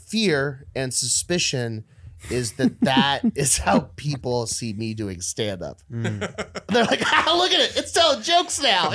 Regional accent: Texas, United States; also born or lived in California; When I moved out there and I would tell people I'm from Texas, they'd be like, but where were you like born?

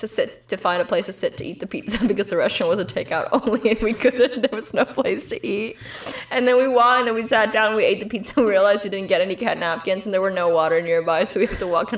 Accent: Texas, United States; And then we're like, oh yeah, we're from Texas.

